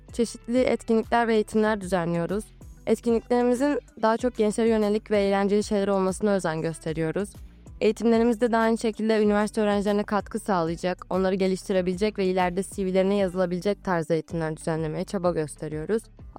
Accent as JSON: {"language": "Turkish", "region": "Tekirdağ", "country": "Turkey", "said": "Aslında Tekirdağlıyım."}